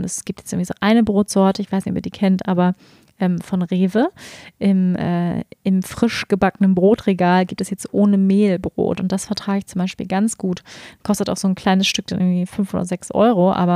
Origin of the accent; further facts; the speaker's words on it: Germany; wir als Deutsche sind da ja sehr particular, ja sehr besonders, was unsere Frühstückskultur angeht